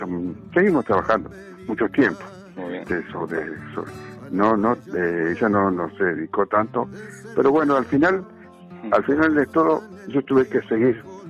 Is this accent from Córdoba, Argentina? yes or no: no; Ameguino, Buenos Aires Province, Argentina; Yo soy de Ameguino, estoy en el oeste.